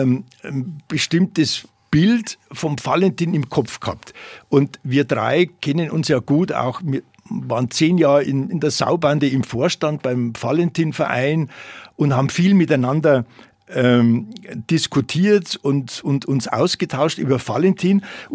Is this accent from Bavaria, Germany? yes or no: yes; Munich, Bavaria, Germany; Also ich bin ein 50er-Jahrgang. Ich bin in München aufgewachsen.